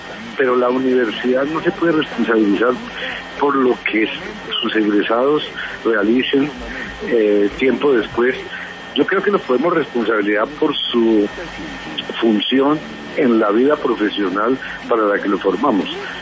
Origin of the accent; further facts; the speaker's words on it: Colombia; nosotros como colombianos o como integrantes de una comunidad universitaria no podemos permitir que se siga estigmatizando la institución